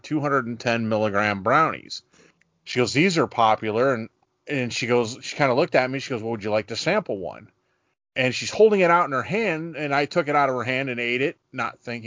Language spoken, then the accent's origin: English; Indiana, United States; And I'm like, look, I'm from Indiana.